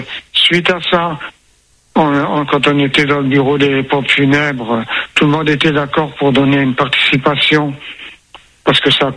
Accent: Dunkirk, Hauts-de-France, France; now in Vendée, France; disons que nous, on est du Nord, mais on est venu habiter en Vendée.

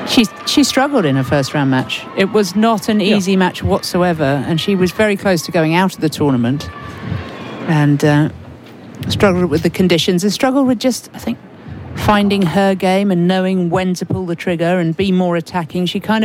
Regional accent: London, United Kingdom; I'm from London, and have been terrible for years at going to see anything in London because you become quite blasé about it.

